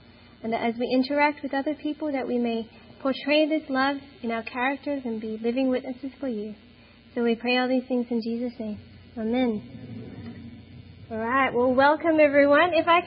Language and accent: English; Melbourne, Victoria, Australia; I am here with my brother, Daryl, who's standing by the door. We are from Melbourne, Australia.